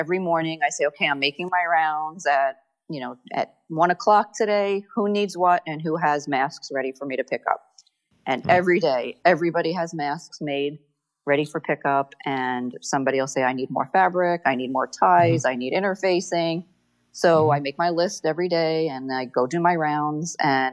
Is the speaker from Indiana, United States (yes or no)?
no; New York, United States; moved away as an adult; now in Florida, United States; Well, my background is I'm from New York. I was an elementary school teacher when I lived in New York. I've been in Florida since 2004.